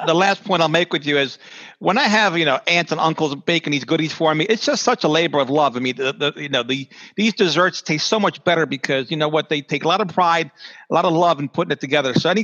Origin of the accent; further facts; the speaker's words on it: Essex, Maryland, United States; I grew up in Essex, so I do have a lot of fond memories of that area and grew up running around East Point Mall.